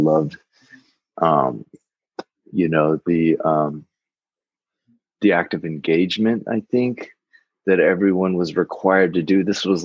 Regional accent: Midwest, United States; And for like a young creative person growing up in the Midwest, you know, it I found it difficult to relate in a lot of places.

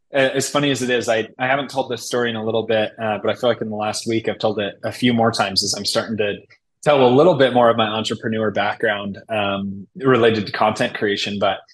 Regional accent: Chicago, Illinois, United States; You know, as funny as it is, so growing up in Chicago

